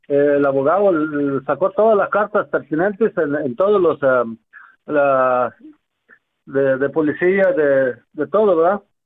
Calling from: Houston, Texas, United States; Sí, buenas tardes, de Houston, Texas.

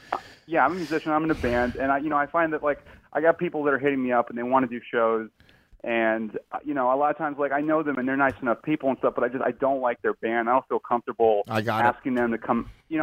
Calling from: Austin, Texas, United States; I'm calling from Austin, Texas.

